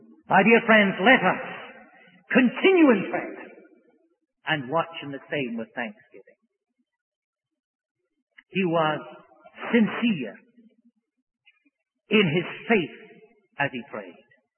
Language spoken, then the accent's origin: English; Aberdeen, Scotland, United Kingdom; She said, "What part of Scotland are you from?" I said, "I'm from Aberdeen."